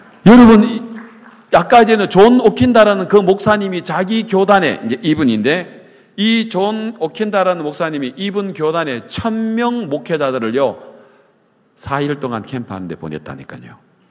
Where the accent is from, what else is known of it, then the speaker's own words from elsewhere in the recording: South Korea; 저는 한국에서 왔는데